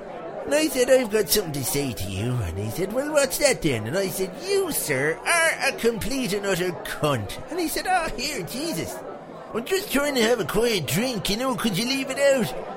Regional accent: Ireland; As you all know, he's an Irishman, and I'm an Irishman

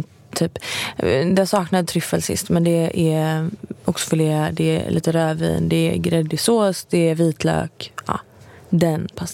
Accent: Gothenburg, Västra Götaland County, Sweden; Jag är från Göteborg

